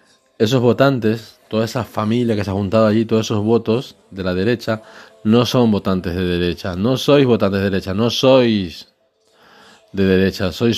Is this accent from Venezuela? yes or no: no; Ecuador; moved away as an adult; now in Spain; Yo soy ecuatoriano, orgullosamente ecuatoriano, me encanta.